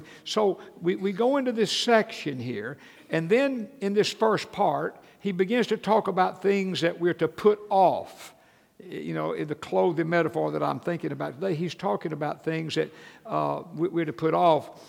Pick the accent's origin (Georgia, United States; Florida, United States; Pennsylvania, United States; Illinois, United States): Georgia, United States; also born or lived in Tennessee; Like, when we lived in Tennessee, you had winter clothing and you had non-winter clothing. And I was raised that way in Georgia.